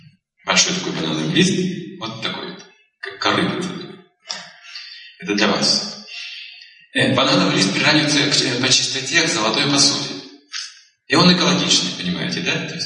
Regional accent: Russia; Я говорю, я из России.

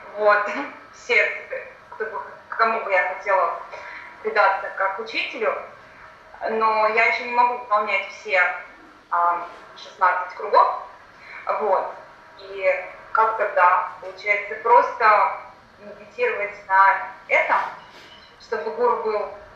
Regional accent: Almaty, Kazakhstan; Вот я сама из Алматы тоже.

